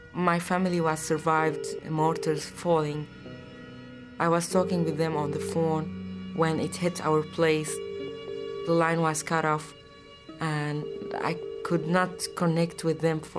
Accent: Aleppo, Aleppo Governorate, Syria; English is a second language; I'm a violinist from Aleppo, Syria.

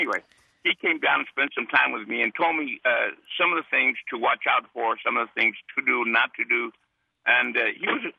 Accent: El Paso, Texas, United States; I'm from El Paso, about 600 miles away

